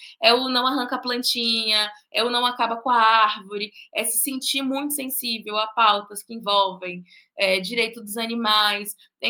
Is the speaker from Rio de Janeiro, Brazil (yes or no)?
yes; Rio de Janeiro, Brazil; now in São Paulo, Brazil; hoje eu moro em São Paulo, mas eu sou carioca de nascença, então nasci no Rio de Janeiro, morei em muitos lugares